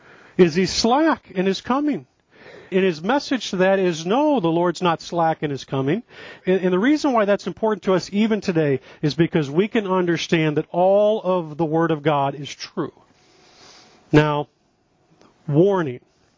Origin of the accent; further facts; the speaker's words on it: Missouri, United States; smaller than the size of the state of Missouri, my home state